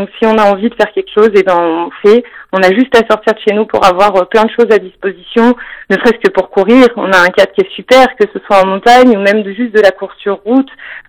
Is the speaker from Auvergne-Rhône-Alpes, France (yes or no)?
yes; Voiron, Auvergne-Rhône-Alpes, France; born there; Moi, j'habite Voiron. Donc moi, j'ai un appartement sur la commune de Voiron et puis mes parents, je suis née à Voiron, mes parents ont toujours vécu sur le Pays Voironnais, que ce soit à Coubleville, à Buis.